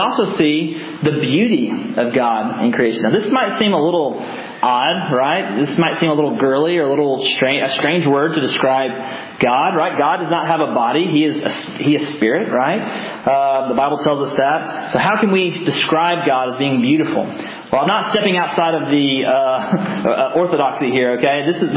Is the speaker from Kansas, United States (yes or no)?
no; Tennessee, United States; I'm from West Tennessee, my wife's from Western Kentucky.